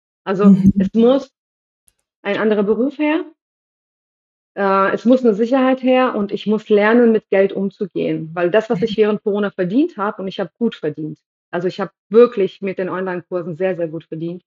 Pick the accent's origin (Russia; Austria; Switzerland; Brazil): Russia; now in Germany; ich komme ja aus Russland, ich bin Aussiedlerin in Russland, ich bin in den 80er Jahren aufgewachsen